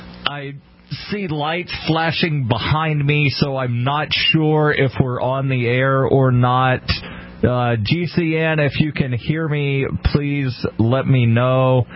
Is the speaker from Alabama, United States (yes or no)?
yes; Alabama, United States; I do, and this actually comes from my home state of Alabama.